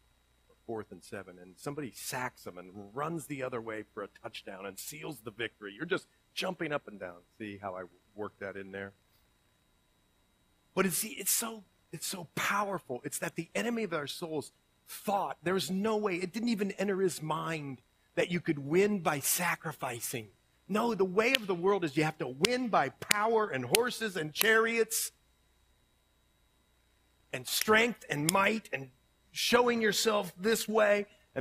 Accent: Ohio, United States; Even if it's like when I grew up in Ohio, man, you know who was Darth Vader to me?

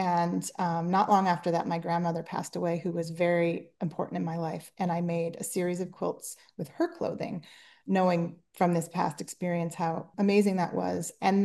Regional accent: Portland, Oregon, United States; And then from there, I got myself to Nike because I was from Portland and I wanted to move back to Portland.

